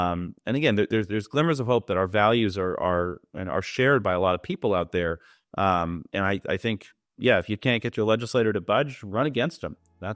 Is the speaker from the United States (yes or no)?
yes; Great Falls, Montana, United States; I'm originally from Great Falls